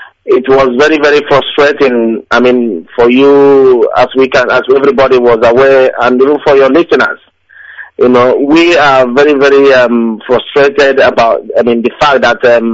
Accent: Idato, Imo, Nigeria; now in Nottingham, United Kingdom; I'm from Idato in Imo State, Biafra land, and I'm coming from Nottingham.

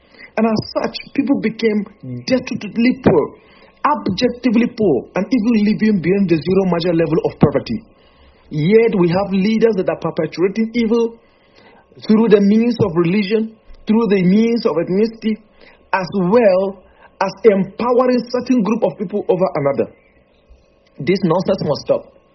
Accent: Gombe State, Nigeria; I am a Tera man, not a Hausa man. The fact that I'm from Gombe State

